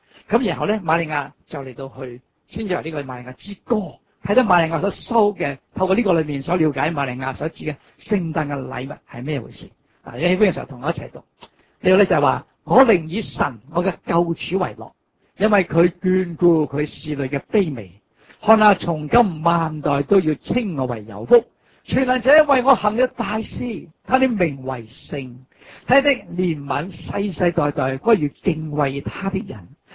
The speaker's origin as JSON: {"language": "Cantonese", "country": "Hong Kong", "said": "比之於放喺我哋套用翻我哋香港人、中國人嗰個環境嚟講咧"}